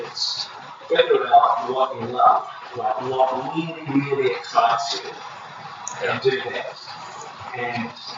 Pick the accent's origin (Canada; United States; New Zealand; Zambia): New Zealand; moved away as an adult; now in United Kingdom; I'm Kiwi originally, although I've been in the UK for 22 years.